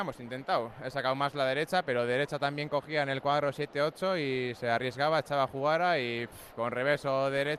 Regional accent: Guernica, Basque Country, Spain; para mí es un orgullo jugar aquí en Guernica, que es mi pueblo

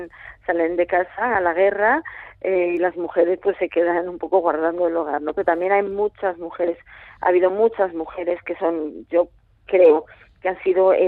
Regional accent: Bergara, Basque Country, Spain; born there; also born or lived in Salamanca; y luego el resto nacimos en Vergara, en el barrio de La Soledad. Allí nací y allí vivieron mis padres muchos años.

